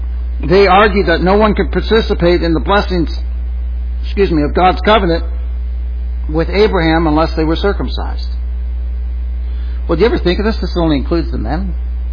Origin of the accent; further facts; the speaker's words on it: Canada; There's no salvation because I'm Canadian.